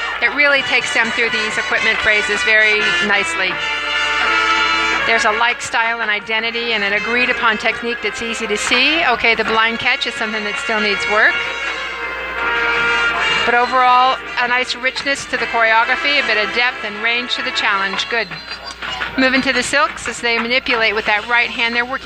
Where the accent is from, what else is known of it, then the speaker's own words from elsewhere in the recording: San Diego, California, United States; I'm here today from San Diego, California to be with you in the caption of Color Guard.